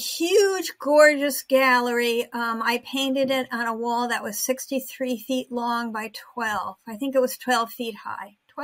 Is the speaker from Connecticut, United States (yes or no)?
yes; Connecticut, United States; now in Westerly, United States; I decided to move back to where I grew up. I grew up in Connecticut and I moved back. I moved to Rhode Island, which is right on the border.